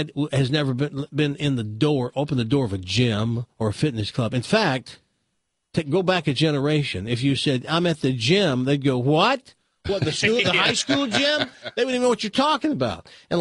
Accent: the South, United States; And I'm from the South. I grew up looking at that flag every day.

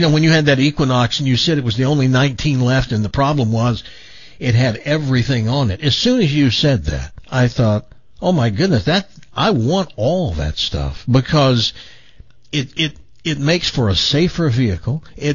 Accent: Tennessee, United States; because I was from Tennessee, and even though we did a lot of hillbilly hick things that we said wrong, I'd never heard that.

